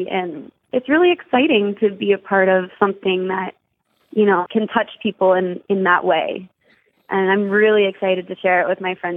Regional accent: Cincinnati, Ohio, United States; I grew up in the Mount Lookout area.

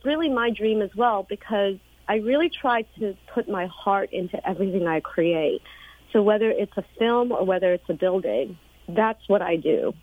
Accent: United States; I have been sensing this since I started traveling as an American

